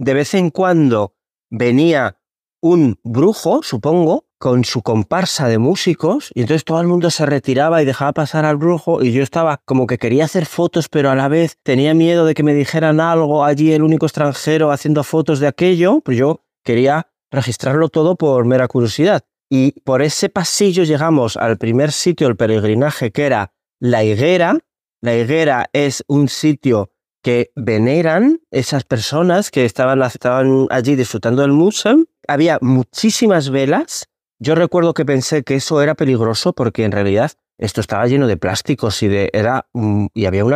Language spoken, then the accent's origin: Spanish; Spain; now in Morocco; soy un español que vive en Marruecos, este es mi 10º año y soy escritor.